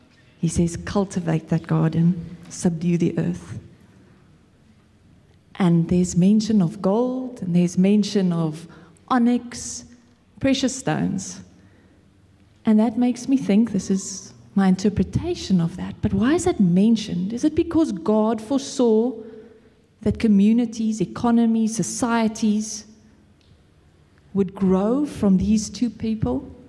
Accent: KwaZulu-Natal, South Africa; I grew up in Natal, and the winters, the sun used to come out in the afternoon, but it used to be quite chilly

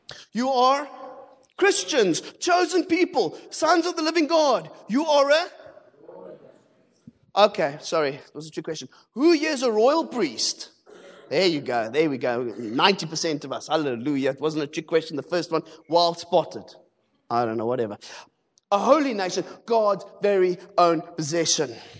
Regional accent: Cape Town, Western Cape, South Africa; I come from Cape Town. That place is crazy, man.

